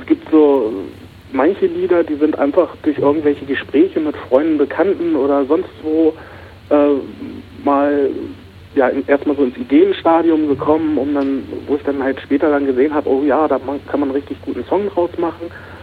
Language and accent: German; Braunschweig, Lower Saxony, Germany; Da ist es mir halt wirklich mal passiert, dass ich irgendwie mal bei uns in Braunschweig durch die Fußgängerzone gegangen bin.